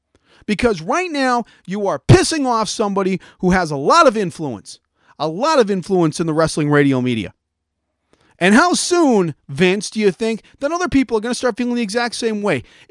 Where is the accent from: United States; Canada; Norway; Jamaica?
Canada; even in Canada, even in my home country